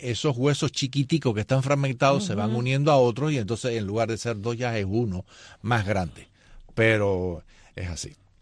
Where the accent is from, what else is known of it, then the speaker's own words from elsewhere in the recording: Cuba; Yo no cuento hueso porque como buen cubano yo no voy a la carnicería a buscar hueso.